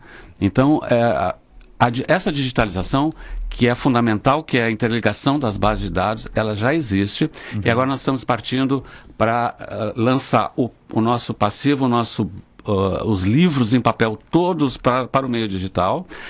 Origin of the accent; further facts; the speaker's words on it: Rio Grande do Sul, Brazil; now in São Paulo, Brazil; Eu sou gaúcho. Eu fui concursado em São Paulo. Estou em São Paulo por força do concurso público